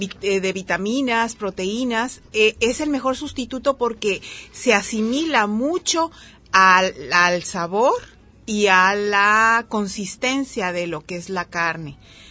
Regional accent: Guadalajara, Jalisco, Mexico; born there; now in Puerto Vallarta, Mexico; yo nací en Guadalajara, pero yo tengo aquí 45 años

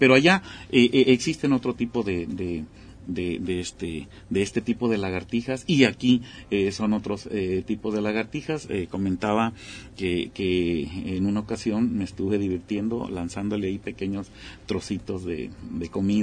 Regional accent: Sonora, Mexico; moved away; Yo me crié en Sonora y allá la variedad de lagartijas es otra, que aquí vine a conocer otras

